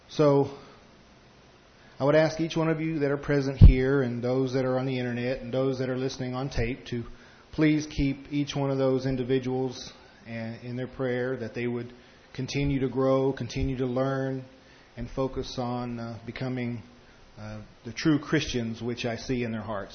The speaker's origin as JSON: {"language": "English", "town": "Tucson", "region": "Arizona", "country": "United States", "said": "from Tucson, Arizona."}